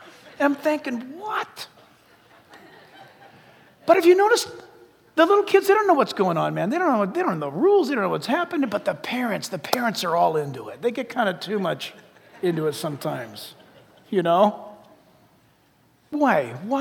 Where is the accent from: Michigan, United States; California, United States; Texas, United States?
California, United States; I grew up in Orange County, so my dad signed me up at the age of 9 for junior All-American or Pop Warner football.